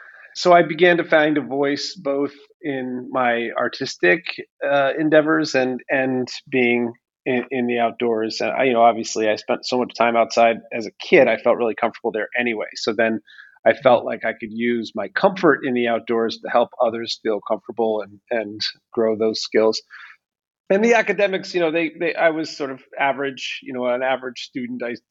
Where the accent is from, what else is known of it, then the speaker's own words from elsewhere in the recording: Maine, United States; But, you know, in growing up in Piscataquis County, I also felt like a bit of an outsider.